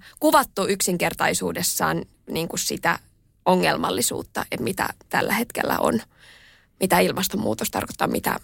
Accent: Espoo, Uusimaa, Finland; also born or lived in Vantaa; Mä oon kasvanut Vantaalla ja Espoossa mun lapsuuden ja nuoruuden Espoossa aika pienessä kylässä, jossa mentiin metsän poikki kouluun ja meidän tien päässä oli metsä ja puro

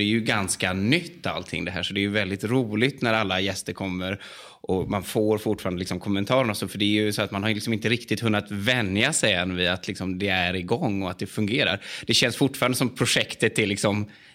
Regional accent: Västra Götaland County, Sweden; moved away as an adult; now in Italy; Men jag är född och uppvuxen i Västergötland.

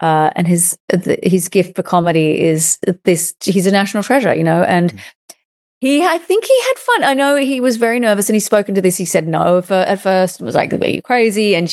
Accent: Australia; So I think being an Australian, we have great respect for the ocean

